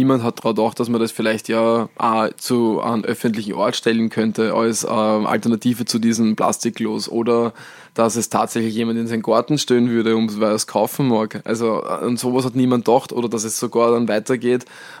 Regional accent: Austria; zumindest da bei uns in Österreich, ist es echt was ein Problem ist

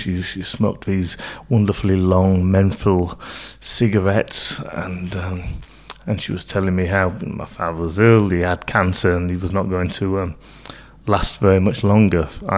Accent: Leeds, Yorkshire and the Humber, United Kingdom; also born or lived in Manchester; I grew up in Leeds, but it wasn't until I was a lot older, in my late teens, that I realised I was born in Manchester

